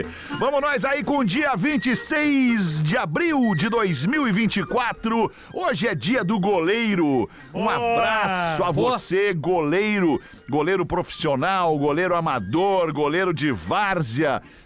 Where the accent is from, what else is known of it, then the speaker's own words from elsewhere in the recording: Brazil; Não, não sei, porque eu sou brasileiro, né?